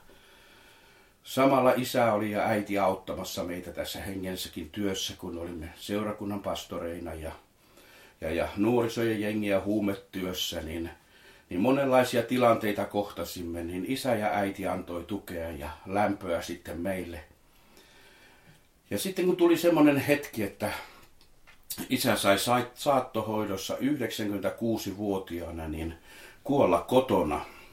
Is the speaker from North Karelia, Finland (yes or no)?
yes; Heinävesi, North Karelia, Finland; born there; Olen syntynyt Heinävedellä, Savon vesistöjen äärellä